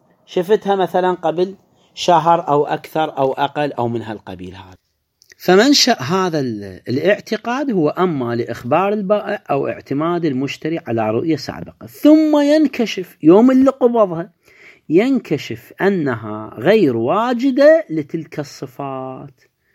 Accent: Iraq; عموم إحنا عندنا بالعراق اللون الأبيض مثلا هو اللي ماشي.

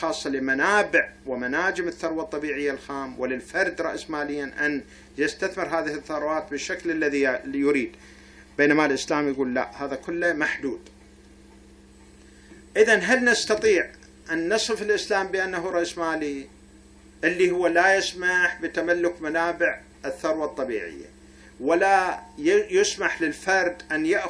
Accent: Najaf, Najaf Governorate, Iraq; من كنا آخر منطقة عندنا بالنجف كانت هي الحزام الأخضر، آخر منطقة، وحي العلماء كان كلش بعيد، وحي السعد هذا بطريق الكوفة هذا بعيد

